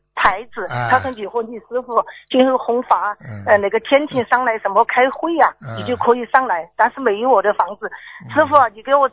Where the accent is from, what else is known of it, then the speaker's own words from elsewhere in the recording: Chengdu, Sichuan, China; 我是成都过来的。